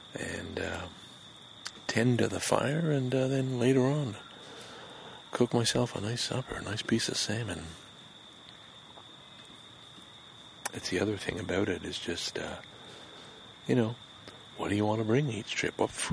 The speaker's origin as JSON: {"language": "English", "country": "Canada", "said": "traveled Europe in 1969, I had that Canadian lumberjack, the red plaid jacket that identified you as a Canadian."}